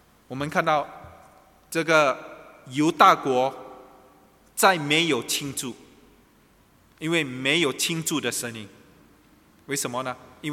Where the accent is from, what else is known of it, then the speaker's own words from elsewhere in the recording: Singapore; 所以呢，我们新加坡人会跑到这个靠近了柔佛州是什么？去一天游